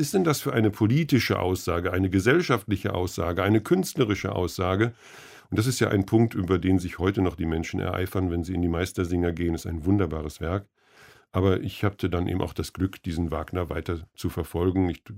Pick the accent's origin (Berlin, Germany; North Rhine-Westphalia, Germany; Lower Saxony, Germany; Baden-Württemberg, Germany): North Rhine-Westphalia, Germany; Lippstadt; Dieses Hotel Delbrück ist das ehemalige Bahnhofsmotel, Hotel in meiner Heimatstadt in Lippstadt.